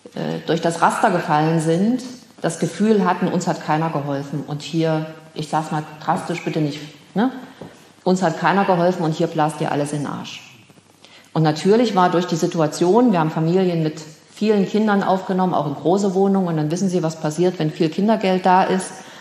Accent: Erfurt, Thuringia, Germany; Ich stamme aus Erfurt, lebte 1990 in Erfurt, erlebte hier die Wende

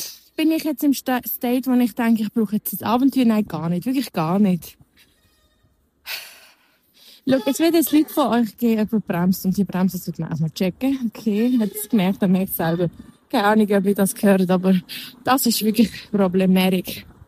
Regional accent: Switzerland; German is a second language; ich komme aus der Schweiz

